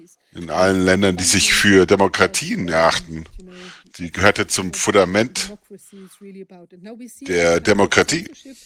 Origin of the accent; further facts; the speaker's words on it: Ireland; German is a second language; now in Spain; Ich komme aus Irland und arbeite an Themen der politischen Theorie und Föderalismus.